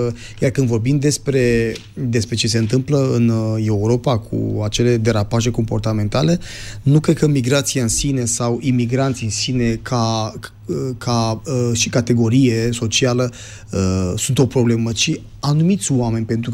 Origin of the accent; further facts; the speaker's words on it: Romania; Și noi suntem românii, sunt plecați mulți români în afara țării și nu toți au făcut cinste României acolo unde au mers.